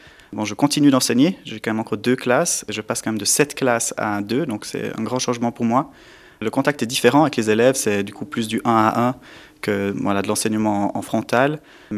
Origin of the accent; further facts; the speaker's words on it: Malleray, Bern, Switzerland; moved away as an adult; Oui, alors je viens de Malraix, j'ai fait mes écoles au Jura bernois. Ensuite, je suis parti à Bienne où j'ai fait mon gymnase, l'université à Neuchâtel en linguistique allemande et anglaise.